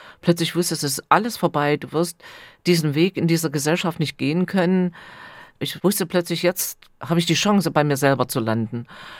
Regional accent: Germany; ich bin hier in der DDR geboren, ich bin ein Kind dieser Republik

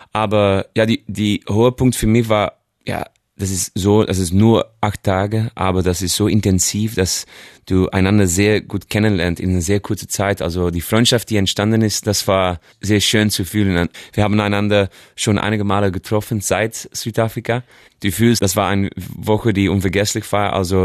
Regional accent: Belgium; first language Dutch; German is a second language; Und ich bin von Belgien. Meine Muttersprache ist Niederländisch

